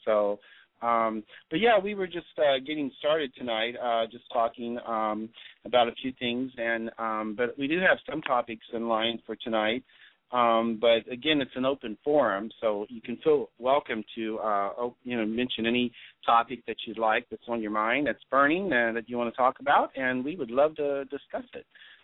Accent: Ohio, United States; now in California, United States; I grew up in Ohio, like I said, I think before in a previous show, and I was used to, you know, like 25 below zero weather and ice and snow and all that. And I've lived in California now for 20 years.

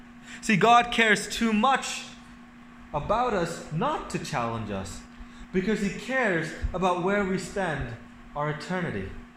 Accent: India; This might be a bit controversial, but Indians have their own, like, I'm an Indian, so we have our own wax Jesus

